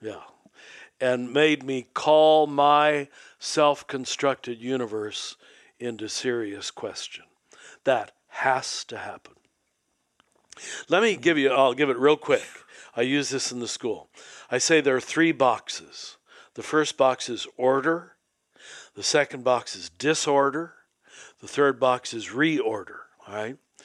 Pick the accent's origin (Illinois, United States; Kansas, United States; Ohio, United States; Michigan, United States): Kansas, United States; I wasn't. I was raised in Kansas.